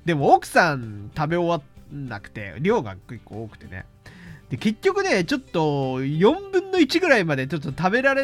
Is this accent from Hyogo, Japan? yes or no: no; Hokkaido, Japan; 北海道に、ね、帰った時にそううちの実家にねご挨拶しに行った時にですね、その時に空港、僕のその地元の空港の中にあるスープカレー屋さんで